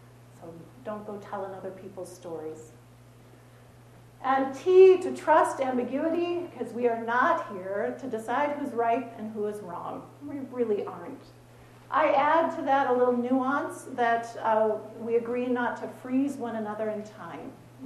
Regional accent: Portland, United States; I grew up in Portland, and I'm living in the Midwest, and I encounter a sense of different culture every day, still.

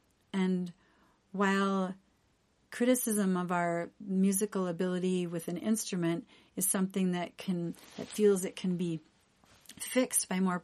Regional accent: Decorah, Iowa, United States; I am from Decorah, Iowa. Made a long journey to come here to this beautiful place, Holden Village.

